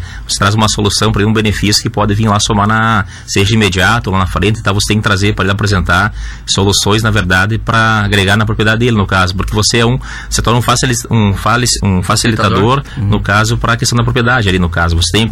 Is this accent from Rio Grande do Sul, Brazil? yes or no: yes; Espumoso, Rio Grande do Sul, Brazil; Nós somos aqui de Espumoso, a gente tem orgulho de ser aqui da região, né?